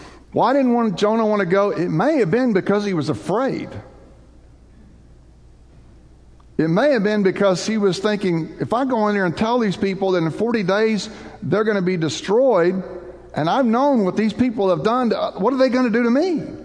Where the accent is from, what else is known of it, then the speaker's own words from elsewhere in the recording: United States; Now, I just want to say, I'm all about America. I am an American. I love America.